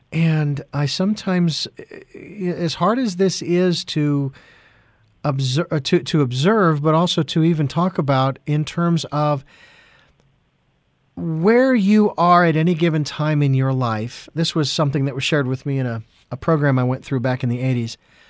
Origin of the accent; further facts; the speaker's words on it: Phoenix, Arizona, United States; I have had the privilege of going from Phoenix, my hometown, to Ireland twice and loved it.